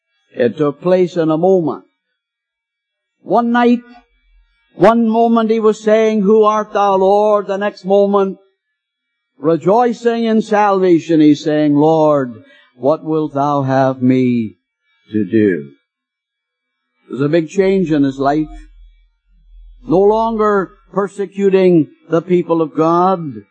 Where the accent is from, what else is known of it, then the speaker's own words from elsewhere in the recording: Nova Scotia, Canada; born there; Now I'm a blue nose. I was born in Nova Scotia.